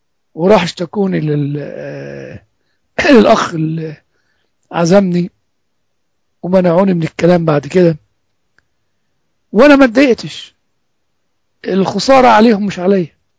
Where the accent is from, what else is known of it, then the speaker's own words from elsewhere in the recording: Egypt; now in United States; وأنا طبعا عارف إن في ناس أصوليين أكتر من أصولية الجماعات الإسلامية عندنا في مصر، هنا في أمريكا